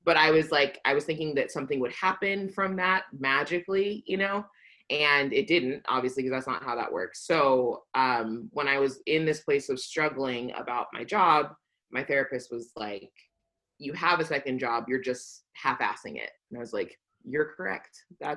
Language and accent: English; San Diego, California, United States; I grew up in San Diego. Like, my background is just that I grew up in San Diego, not seeing myself represented really anywhere.